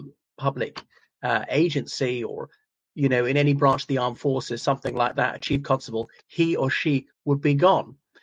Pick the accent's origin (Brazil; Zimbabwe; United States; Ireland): Ireland; from Ireland.